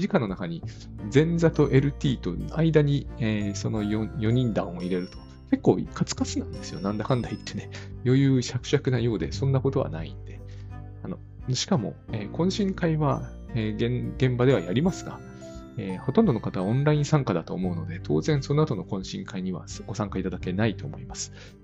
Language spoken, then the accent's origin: Japanese; Saitama, Japan; ちょっと私の地元から少し、いや、わずか10分北に上がると川越という、ところがあるんですけど